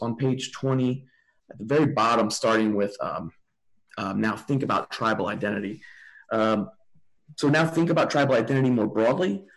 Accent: South Carolina, United States; Yeah, so I'm from South Carolina, and Lindsey Graham is one of the senators there.

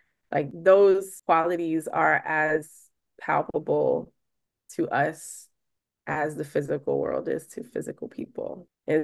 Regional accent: Brooklyn, New York, United States; I'm a Brooklyn-born Boricua artist, born and raised in New York, city. Come from two beautiful, loving, generous Boricua parents.

